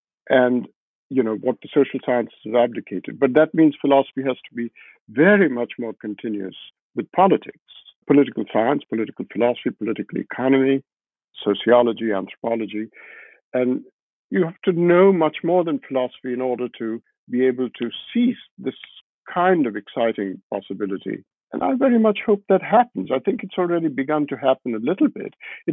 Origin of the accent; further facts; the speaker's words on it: India; I'm an Indian, as you might know, and I feel very strongly Indian. You know, I grew up in a very Anglo home, and I think a lot of my life has been a reaction to that home. And I feel very strongly rooted in India